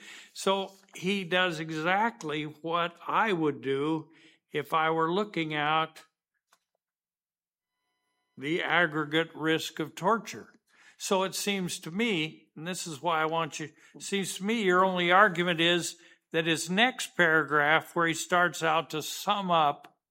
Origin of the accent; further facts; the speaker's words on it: Idaho, United States; I'm not going to say the last word because I'm from Idaho and I'll say it wrong.